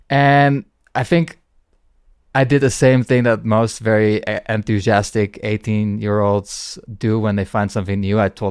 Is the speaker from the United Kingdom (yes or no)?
no; Netherlands; I'm from the Netherlands, which it's a very good place if you're a mushroom lover